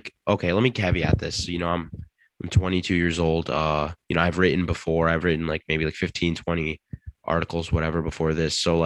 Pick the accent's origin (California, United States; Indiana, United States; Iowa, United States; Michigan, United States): Michigan, United States; Detroit; now in East Lansing, United States; I'm from the Metro Detroit area. I'm currently in East Lansing. I go to school at Michigan State.